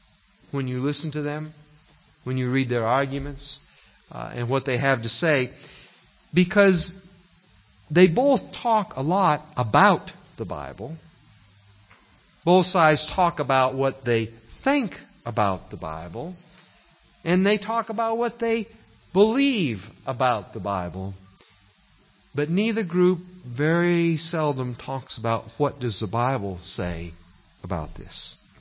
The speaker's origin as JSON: {"language": "English", "town": "Northampton", "region": "Massachusetts", "country": "United States", "tie": "born or raised there", "said": "In fact, the church I grew up in Massachusetts was the first church in Northampton, Massachusetts."}